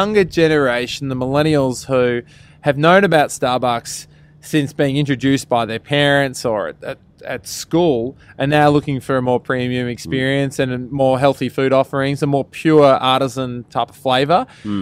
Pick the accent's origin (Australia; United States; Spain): Australia; We're unashamedly Australian.